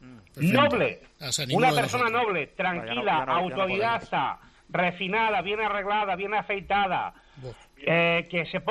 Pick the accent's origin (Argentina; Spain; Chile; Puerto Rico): Spain; Yo soy un buen español y como buen español, y no me importa decirlo